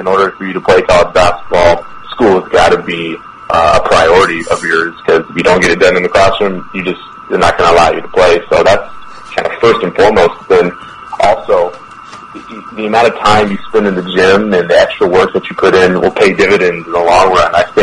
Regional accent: Los Angeles, California, United States; So I'm from Los Angeles. I grew up a huge Lakers fan

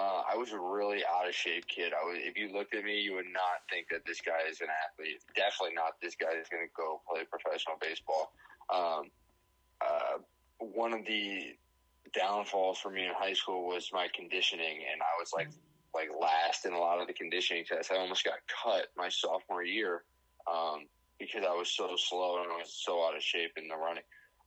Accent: Cleveland, Ohio, United States; So, I'm born and raised in Cleveland, Ohio. To St. Ignatius High School in Cleveland

